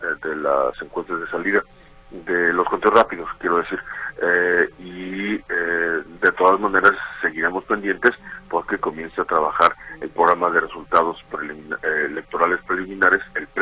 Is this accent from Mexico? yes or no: yes; Mexico; nuestra obligación como mexicanos